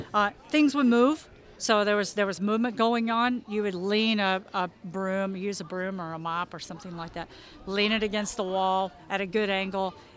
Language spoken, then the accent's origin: English; Apache Junction, Arizona, United States; also born or lived in South Carolina; I'm from Apache Junction, Arizona. So probably about 30 years ago, I lived in South Carolina